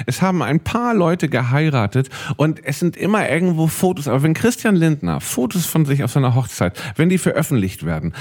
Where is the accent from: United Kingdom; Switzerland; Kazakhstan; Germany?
United Kingdom; England; German is a second language; ich komme aus England, es ist noch ein bisschen Englisch.